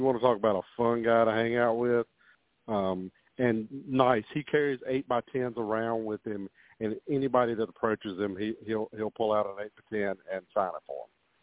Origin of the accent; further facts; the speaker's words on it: Virginia, United States; And from my hometown of Virginia, if I say I need something, most time they pop up and somebody's got somebody that can do it.